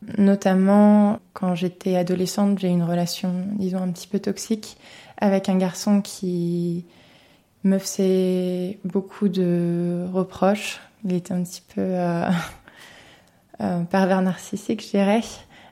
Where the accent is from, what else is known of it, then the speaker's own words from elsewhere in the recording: Brittany, France; now in Geneva, Switzerland; j'ai 26 ans. J'habite à Genève depuis 4 ans et d'origine, je suis bretonne.